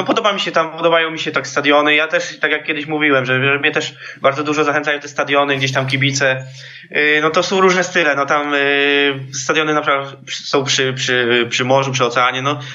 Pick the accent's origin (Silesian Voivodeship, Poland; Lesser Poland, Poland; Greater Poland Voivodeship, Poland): Lesser Poland, Poland; Tarnów; bo ja jestem z Tarnowa, gdzieś tam spod Tarnowa